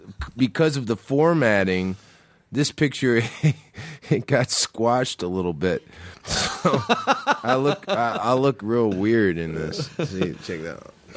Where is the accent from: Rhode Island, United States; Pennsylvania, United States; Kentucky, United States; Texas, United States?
Kentucky, United States; Lexington; Louisville? I'm a Lexington